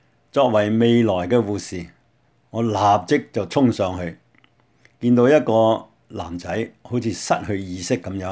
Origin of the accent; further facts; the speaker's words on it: Hong Kong; 望下我們在這裡長大的香港